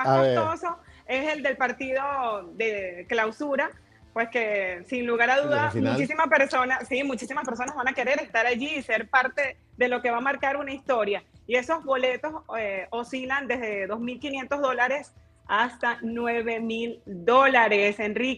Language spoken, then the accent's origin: Spanish; Venezuela; Ok, soy venezolana.